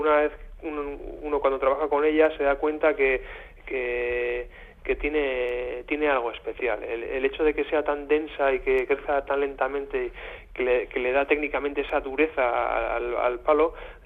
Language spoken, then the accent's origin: Spanish; Irun, Basque Country, Spain; nosotros somos de Irún y estamos en contacto con Iparralde